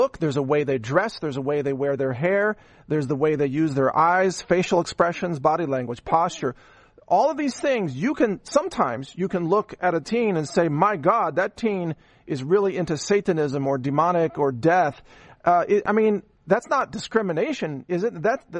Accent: Texas, United States; I'm a Texan. I live in Texas, and Uvalde's not that far from where I am.

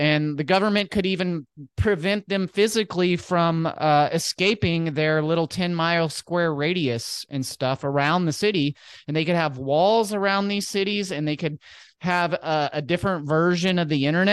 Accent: United States; So as an American, I was used to the Matrix cities, education and religious systems and government and stuff.

